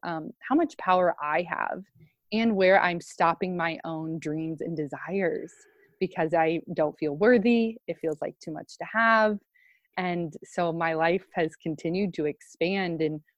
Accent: Iowa, United States; I'm originally from Iowa, Midwest girl

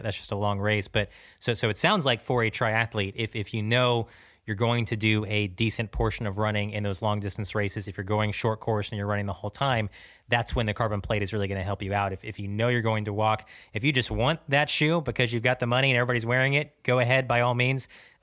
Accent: Florida, United States; I'm a big Miami Dolphin fan growing up in Central Florida.

